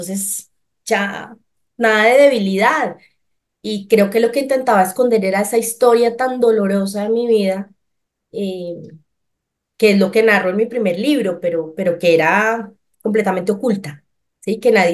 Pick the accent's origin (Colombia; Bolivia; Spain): Colombia; Boyacá; moved away as an adult; now in Bogotá, Colombia; toda una joven de 19 años, feliz en Bogotá. Pues yo soy boyacense, entonces me vine a Bogotá a vivir una vida como súper chévere en la metrópoli.